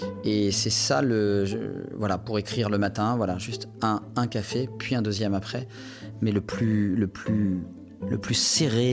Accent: Le Havre, Normandy, France; born there; Moi, je suis né au Havre, en Normandie, et le ciel est souvent lourd et gris.

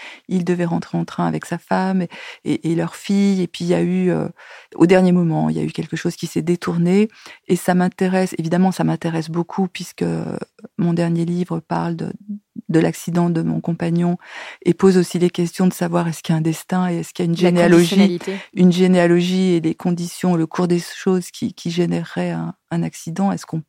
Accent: Algeria; born there; Bon, je suis née en Algérie, mais ce n'est pas l'unique raison.

